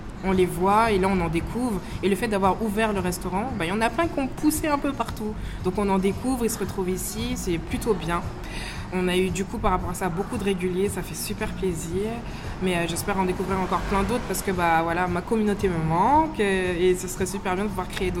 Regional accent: Guadeloupe; also born or lived in Paris; now in Australia; on vient principalement de France, parce que du coup, on n'est pas venu directement de la Guadeloupe à l'Australie, mais de Paris à l'Australie.

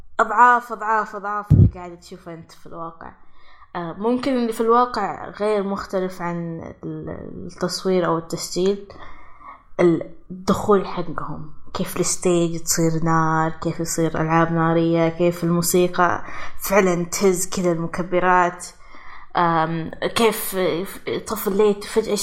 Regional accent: Saudi Arabia; واللي بناء على جبل طويق عندنا في السعودية

